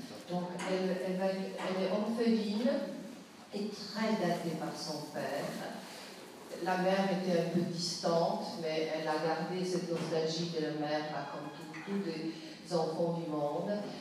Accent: Poland; born there; French is a second language; Je suis née en Pologne, donc la langue française, c'est la langue que j'ai apprise.

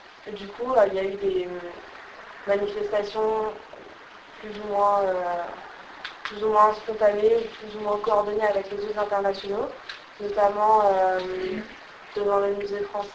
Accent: France; on nous a dit en tant que Français, ils ne nous arrêteraient rien du tout

